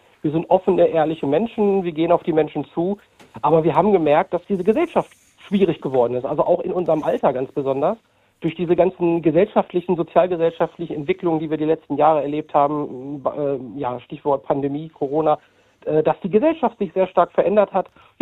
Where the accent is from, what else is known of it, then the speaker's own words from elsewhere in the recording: Hildesheim, Lower Saxony, Germany; Genau, ich komme aus Hildesheim